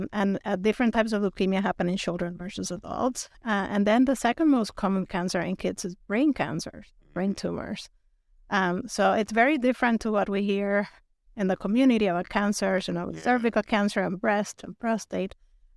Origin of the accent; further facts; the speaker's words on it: Puerto Rico; moved away as an adult; also born or lived in Ohio; now in Oregon, United States; I am originally from Puerto Rico. I have been in Oregon since 2005. I grew up in the island, and then I did medical school there and moved to the U.S. for medical training. Met my husband in Ohio and Cleveland, and then moved to the Northwest for more training.